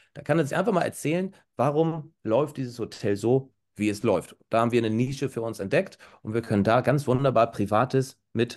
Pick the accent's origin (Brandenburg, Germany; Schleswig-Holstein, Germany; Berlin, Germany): Schleswig-Holstein, Germany; Husum; Und Husum ist eben eine davon. Das ist meine Heimatstadt.